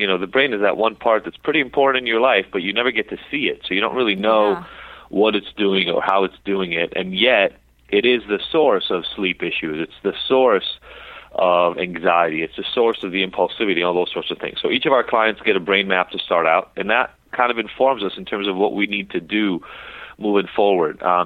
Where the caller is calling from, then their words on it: Los Angeles, California, United States; It's in Los Angeles.